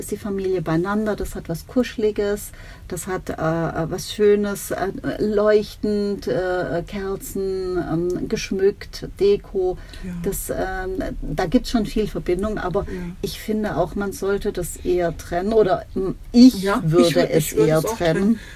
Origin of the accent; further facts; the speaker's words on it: Baden-Württemberg, Germany; Als Schwabe